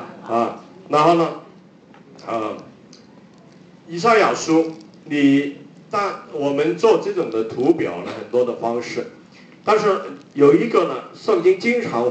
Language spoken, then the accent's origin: Chinese; Hong Kong; born there; Chinese is a second language; 我是广东人，我是香港出生的啊。香港人呢最多呢只会呢听一些的国语的那些流行曲，我当时呢不会讲国语的